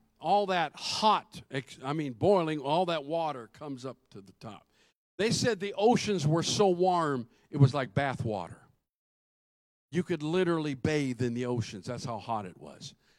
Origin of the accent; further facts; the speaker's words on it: Minnesota, United States; Now, I'm from Minnesota, and I'm telling you, when it gets really cold, it usually doesn't snow.